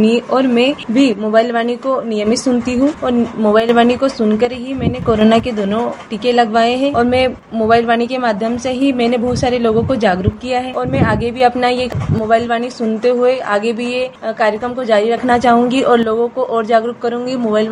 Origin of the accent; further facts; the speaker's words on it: Khandwa, Madhya Pradesh, India; मैं खंडवा की रहने वाली हूँ।